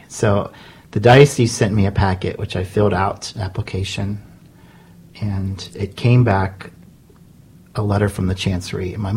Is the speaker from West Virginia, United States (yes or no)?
yes; Bridgeport, West Virginia, United States; I grew up next door in Bridgeport, West Virginia, so I'm local to the area.